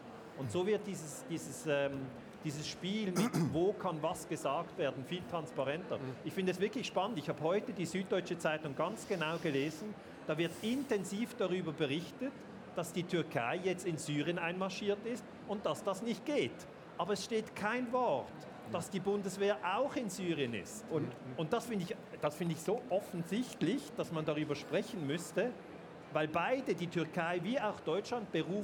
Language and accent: German; Switzerland; ich bin ja in der Schweiz aufgewachsen.